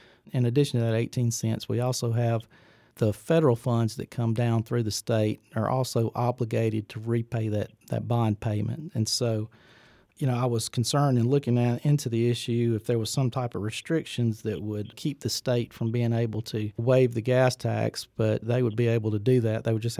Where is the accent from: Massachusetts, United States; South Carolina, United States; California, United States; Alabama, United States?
Alabama, United States; Phenix City; from my hometown in the area of Phoenix City gas prices were $4.76 a gallon